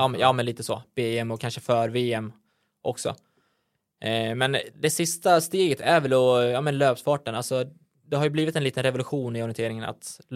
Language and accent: Swedish; Hallsberg, Örebro County, Sweden; det är ju kul att vara hemma i Hallsberg.